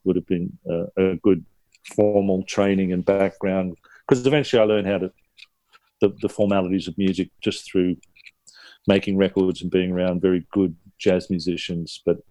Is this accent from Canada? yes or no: no; Sydney, New South Wales, Australia; I grew up in Eastwood in suburban Sydney, and I didn't realise until I was much older that I pretty much lived in an Irish Catholic enclave